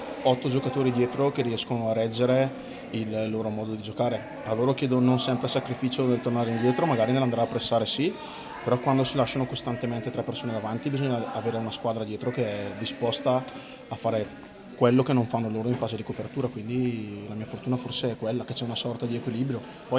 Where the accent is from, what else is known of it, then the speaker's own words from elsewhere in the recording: Cazzago San Martino, Lombardy, Italy; E poi io sono di Cazzago